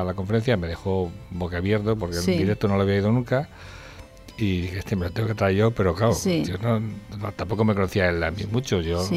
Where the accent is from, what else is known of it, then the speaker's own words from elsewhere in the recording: Spain; Yo soy un español muy buena facha, además